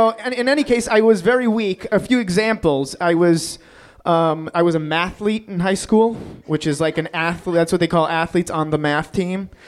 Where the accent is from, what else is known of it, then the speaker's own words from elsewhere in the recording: New York City, New York, United States; I grew up in Queens in New York, and I was very tiny until senior year in high school